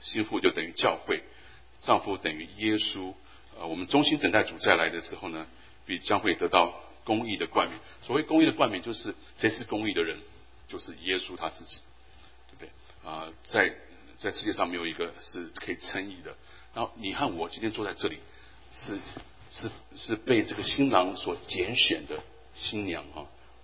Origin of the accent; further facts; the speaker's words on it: China; 我们中国人喜欢养育我们的孩子